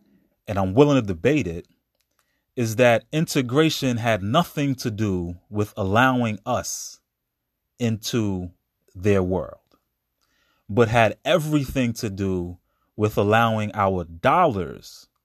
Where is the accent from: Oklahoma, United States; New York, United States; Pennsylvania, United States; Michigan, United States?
New York, United States; Brooklyn; For example, growing up in Brooklyn, New York, Chinese food restaurant, beauty supply store, fish market, the dollar store.